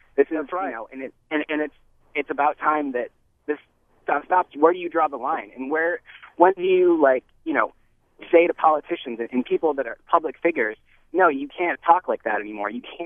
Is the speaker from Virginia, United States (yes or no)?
no; Rochester, New York, United States; now in Buffalo, United States; Yeah, I'm up from Rochester, New York. Well, from Buffalo. I go to University of Buffalo.